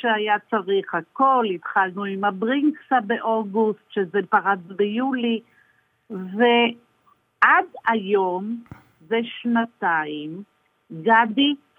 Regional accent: Nir Zvi, Central District, Israel; אני ממושב ניר צבי

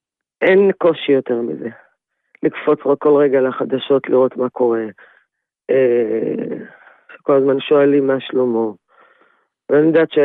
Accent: Jerusalem, Jerusalem District, Israel; בירושלים, בירמון הנציב.

